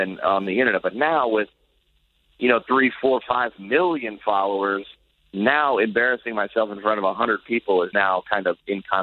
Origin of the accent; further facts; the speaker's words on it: the South, United States; I grew up in the South and is very traditionally Christian.